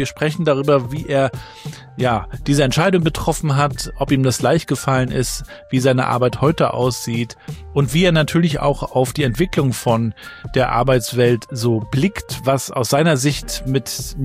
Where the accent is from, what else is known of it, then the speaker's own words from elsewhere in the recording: Mecklenburg-Vorpommern, Germany; Wir sind ja auch beide aus Mecklenburg-Vorpommern